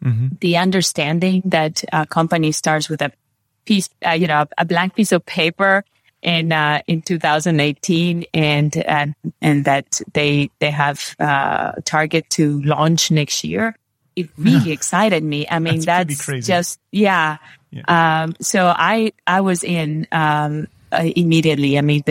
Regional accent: Peru; first language Spanish; English is a second language; also born or lived in Brazil; now in Germany; I was born in Peru. So I have Spanish, and my mother is Brazilian. My father's Peruvian, grew up in both countries. So Portuguese and Spanish were my languages besides English.

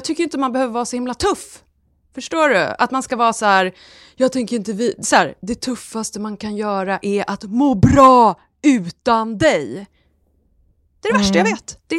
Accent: Sweden; jag är svensk, jag har ingen koll.

